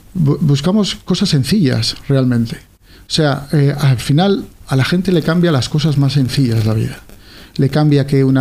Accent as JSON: {"language": "Spanish", "region": "Basque Country", "country": "Spain", "tie": "born or raised there", "said": "yo no soy alicantino, yo soy del País Vasco, y con todo lo que conlleva pues el estar en el País Vasco cuando uno era joven y vivir lo que vivíamos"}